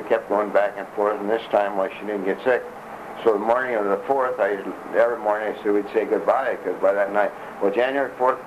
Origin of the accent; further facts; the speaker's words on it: Michigan, United States; You know, I'm a little... I'm just from Michigan.